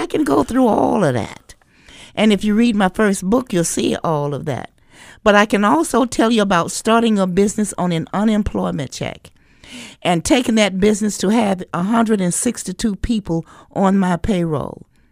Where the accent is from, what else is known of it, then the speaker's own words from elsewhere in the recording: Maryland, United States; I'm from Black Court Projects, 26 South Exeter Street, Apartment 4F.